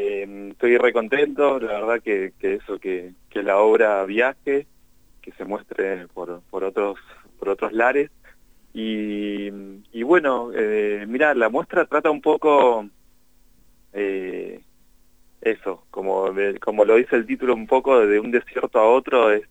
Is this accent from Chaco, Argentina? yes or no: no; Mendoza, Argentina; now in Cipolletti, Argentina; Yo soy de Mendoza, pero vivo acá en Chipoleti, en la zona del Alto Valle, hace ya como más de 10 años, entonces, bueno, me siento poco patagónico